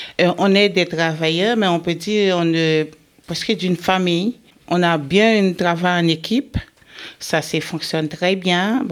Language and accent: French; French Guiana, France; je viens de la Guyane pour arriver ici en métropole.